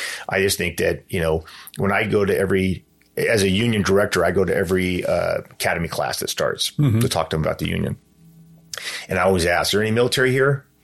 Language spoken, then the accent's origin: English; Ventura, California, United States; And then I grew up in Ventura, one of the areas I grew up